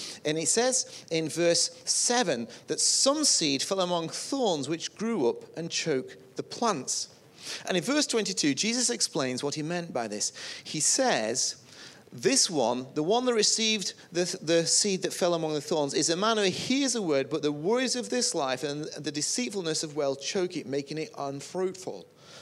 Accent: United Kingdom; I just don't understand because I'm a Brit, right?

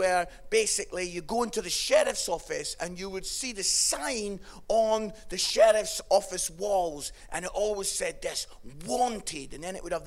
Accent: Scotland, United Kingdom; England won at cricket, and I'm obviously Scottish, so I'm not interested in cricket at all.

